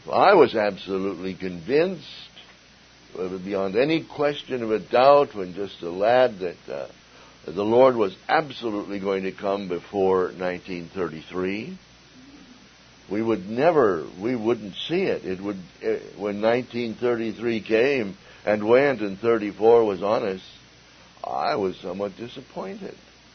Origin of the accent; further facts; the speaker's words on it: Minneapolis, Minnesota, United States; I grew up in Minneapolis, and Minneapolis was the center of fundamentalism.